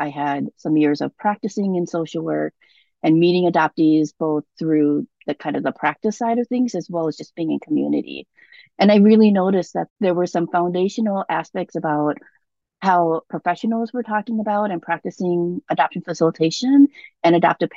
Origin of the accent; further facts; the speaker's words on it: Minnesota, United States; also born or lived in South Korea; So I was born in South Korea and adopted to Minnesota in the early 1970s when I was about 3 years old, just before my third birthday, and was raised in a white family.